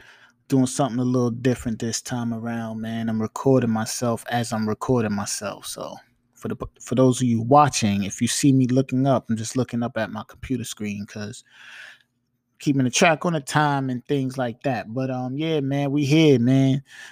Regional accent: New York, United States; I'm a New Yorker that don't wear Tims.

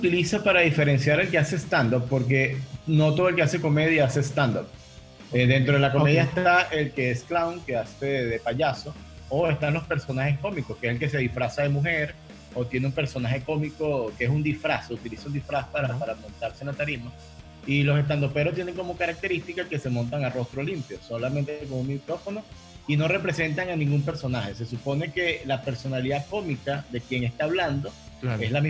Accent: Lara, Venezuela; Yo soy guaro, yo soy venezolano y soy guaro

